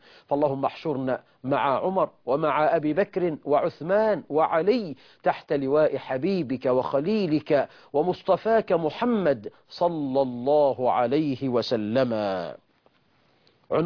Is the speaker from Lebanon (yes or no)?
no; Egypt